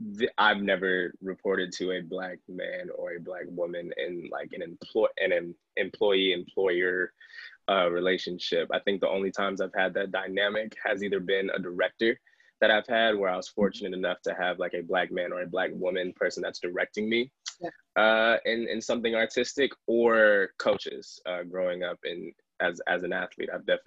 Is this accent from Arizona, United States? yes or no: yes; Phoenix, Arizona, United States; moved away as an adult; Grew up, born and raised in Phoenix, Arizona. I served my first 18 there. I call it serving because it was some time. You know, I did my time in the desert.